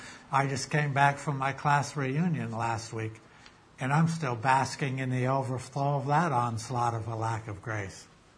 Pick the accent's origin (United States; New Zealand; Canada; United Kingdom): United Kingdom; Chester; I'm from Chester. What do I know? You know, I say it like we talk here.